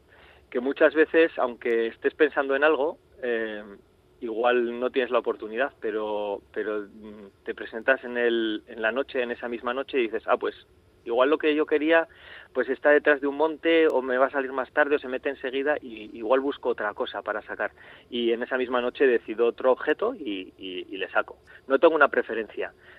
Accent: Tafalla, Navarre, Spain; Mientras me aleje lo suficiente, yo soy de Tafalla, me alejo lo suficiente y saco.

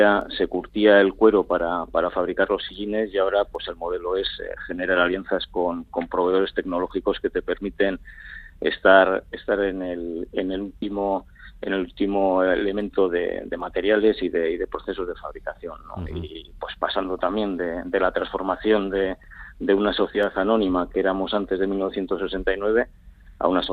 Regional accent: Basque Country, Spain; somos como buenos vascos, somos cabezotas

